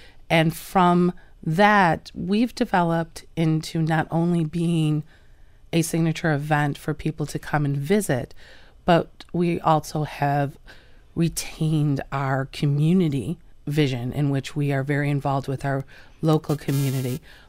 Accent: New York, United States; moved away as an adult; I'm a transplant from Western New York, and I came down here when I was 18.

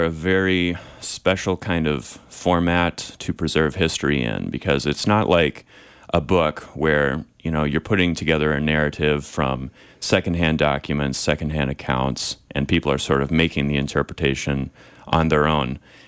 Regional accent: Des Moines, Iowa, United States; I'm originally from Des Moines, Iowa.

